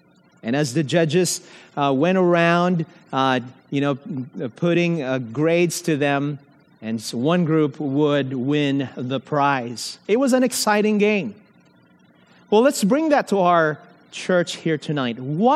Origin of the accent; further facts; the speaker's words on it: Mindanao, Philippines; Growing up in the Philippines church, I remember going to youth camp for the very first time, meeting like-minded young people from all over the island of Mindanao.